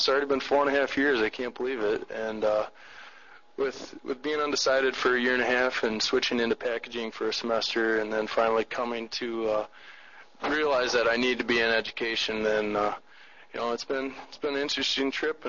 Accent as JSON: {"language": "English", "town": "Waverly", "region": "Minnesota", "country": "United States", "said": "Well, Jake, I'm from Waverly."}